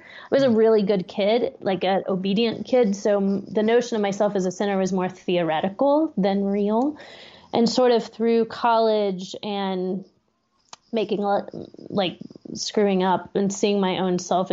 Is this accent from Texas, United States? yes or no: yes; Austin, Texas, United States; But I grew up in Austin also.